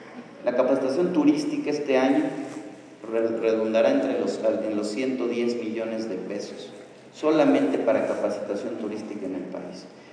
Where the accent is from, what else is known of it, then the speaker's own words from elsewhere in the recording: Mexico; Y primero que nada, creérnoslo como mexicanos.